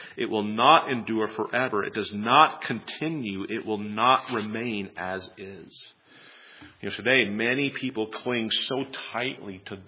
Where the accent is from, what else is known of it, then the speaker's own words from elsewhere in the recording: Seattle, Washington, United States; I'm from Seattle, it's going on there.